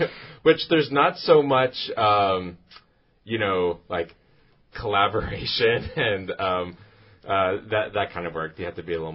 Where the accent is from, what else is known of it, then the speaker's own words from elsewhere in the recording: Anchorage, Alaska, United States; also born or lived in New Jersey / South Dakota / New Mexico / Texas; now in Kodiak, United States; I was born in New Jersey, lived in South Dakota, spent most of my childhood in Anchorage, then moved to New Mexico, Texas, now back to Kodiak.